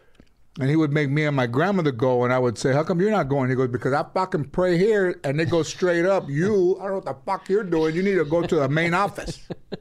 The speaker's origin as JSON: {"language": "English", "town": "San Fernando", "region": "California", "country": "United States", "tie": "born or raised there", "said": "when I was growing up in San Fernando, California, and I would go to the Comedy Store in Westwood."}